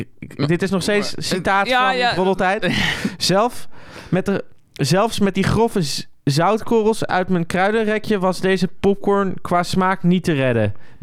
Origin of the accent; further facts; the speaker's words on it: Amsterdam, North Holland, Netherlands; Als Amsterdammer vind ik dat heel fijn.